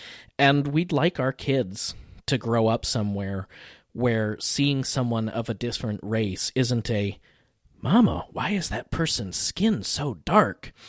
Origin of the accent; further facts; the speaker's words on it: East Coast, United States; Because I grew up on the East Coast. I know the East Coast really well